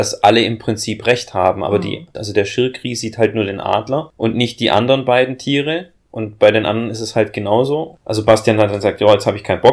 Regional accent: South, Germany; Ich komme ja aus dem Süden.

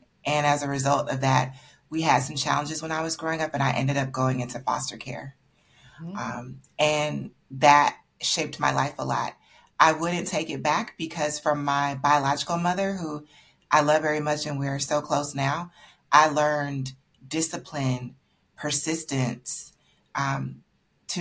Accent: Columbus, Georgia, United States; born there; I am technically from Columbus, Georgia. I was born at Martin Army Hospital in Columbus. But I grew up in a variety of places.

